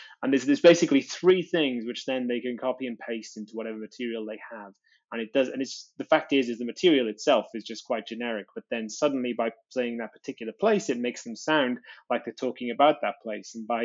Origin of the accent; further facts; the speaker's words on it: Wales, United Kingdom; moved away as an adult; now in England; Wales when I was like just as I was turning an adult and moved into England. And even then, like, my accent diluted like significantly